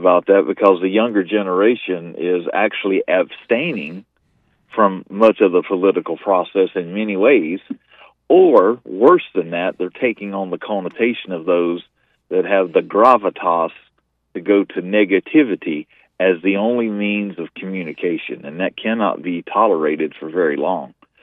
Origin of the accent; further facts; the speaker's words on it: Colorado Springs, Colorado, United States; And, well, I come from Colorado Springs, Colorado.